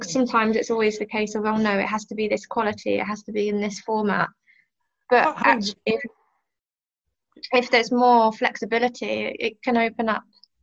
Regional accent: London, United Kingdom; But I went to a university that was in my hometown, so...

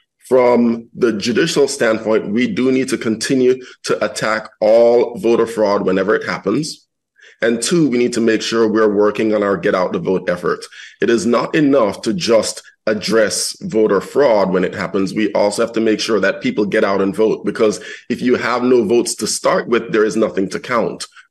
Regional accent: Jamaica; now in United States; This is a land of opportunity. I came from Jamaica and I hit the ground running.

